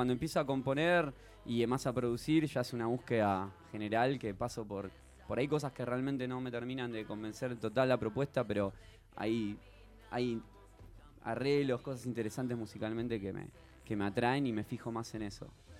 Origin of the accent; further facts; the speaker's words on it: Rafaela, Santa Fe, Argentina; moved away as an adult; also born or lived in Venezuela; now in Buenos Aires, Argentina; yo soy de Rafaela. Vine a vivir acá cuando tenía 18 años. Después me fui 5 años, estuve viviendo en Venezuela. Allá tuve una banda, estuve tocando con ellos durante 4 años.